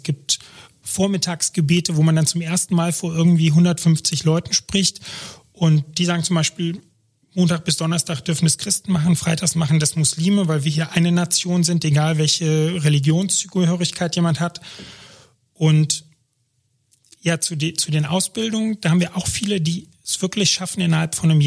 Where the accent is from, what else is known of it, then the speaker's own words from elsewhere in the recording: Germany; Mensch, ich bin Deutscher in Deutschland.